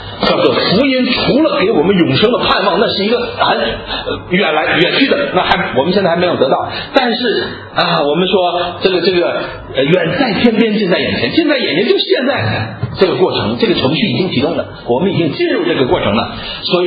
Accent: China; 我们中国人因为受了孔子这个影响，都是自为的。

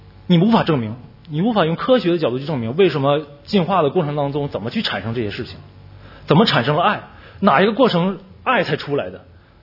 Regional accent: China; 因为作为中国人，作为大陆人，我们已经受到的教育就是这样，无神论的教育，唯物主义的教育

